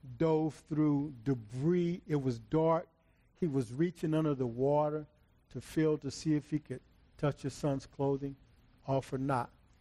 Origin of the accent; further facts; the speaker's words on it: Los Angeles, California, United States; but I'm a crackhead from South Central.